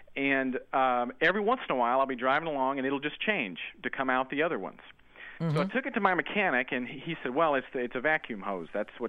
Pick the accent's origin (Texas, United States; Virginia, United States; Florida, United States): Florida, United States; Orlando; Orlando, Florida. Home of Mickey Mouse and very hot weather.